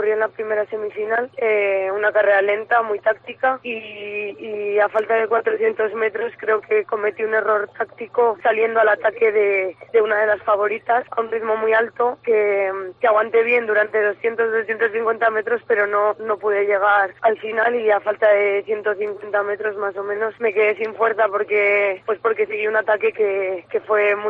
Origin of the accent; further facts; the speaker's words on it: Palencia, Castile and León, Spain; desde que nací, bueno, dio la casualidad que era Navidad y estaba allí, pero mis padres ya vivían en Palencia. Siempre he vivido en Palencia y Palencia es mi casa y, por supuesto, me siento palentina.